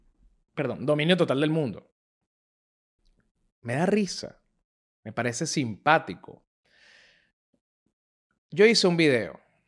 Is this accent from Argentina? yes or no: no; Venezuela; yo, que soy también venezolano, utilizo la palabra veneco